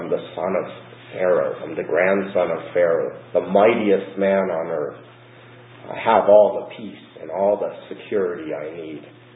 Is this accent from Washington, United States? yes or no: yes; Seattle, Washington, United States; I wasn't brave enough to venture to the East Coast, but I growing up in Seattle, I went down to California.